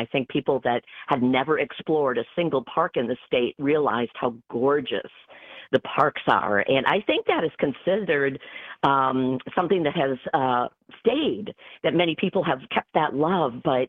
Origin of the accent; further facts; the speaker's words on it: Wisconsin, United States; I don't have a favorite because I like so many of them, but I am from Shawano County originally